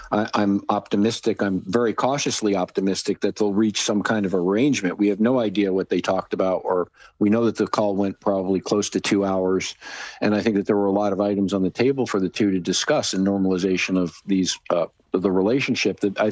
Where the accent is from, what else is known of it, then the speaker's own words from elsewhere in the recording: United Kingdom; Now, quite frankly, I'm also British, by the way.